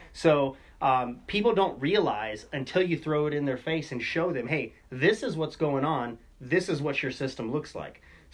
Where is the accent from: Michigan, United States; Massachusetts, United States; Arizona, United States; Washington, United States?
Arizona, United States; I'm originally from Arizona